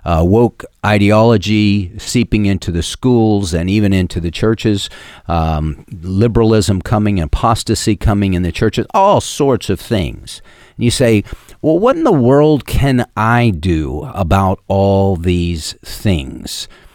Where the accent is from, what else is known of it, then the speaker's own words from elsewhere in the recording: Houston, Texas, United States; now in Texarkana, United States; You know, I came from Houston to Texarkana almost 21.